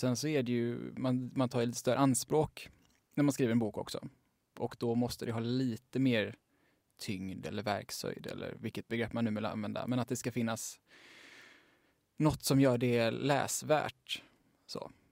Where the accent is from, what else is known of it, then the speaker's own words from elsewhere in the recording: Mölndal, Västra Götaland County, Sweden; born there; now in Lund, Sweden; I Mölndal.